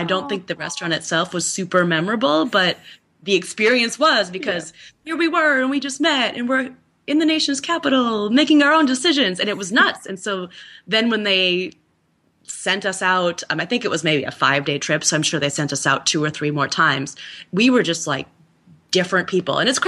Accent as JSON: {"language": "English", "region": "Minnesota", "country": "United States", "said": "because I'm from Minnesota originally."}